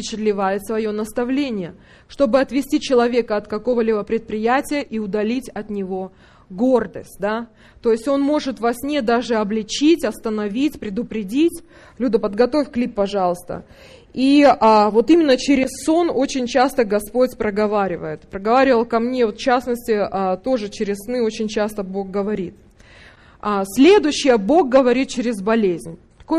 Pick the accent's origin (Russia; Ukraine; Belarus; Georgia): Ukraine; Kremenchuk, Poltava Oblast; Это мой родной город Кременчуг.